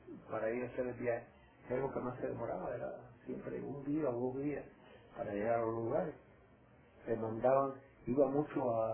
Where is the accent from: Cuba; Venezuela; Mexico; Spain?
Cuba; mira qué casualidad, yo también soy de Cuba